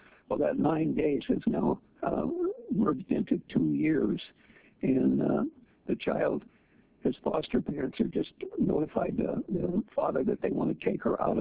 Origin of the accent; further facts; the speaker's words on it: Ketchikan, Alaska, United States; I'm from Ketchikan.